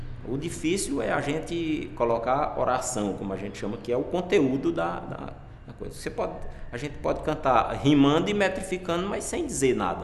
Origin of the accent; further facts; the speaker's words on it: Pombal, Paraíba, Brazil; Eu sou de Pombal, na Paraíba.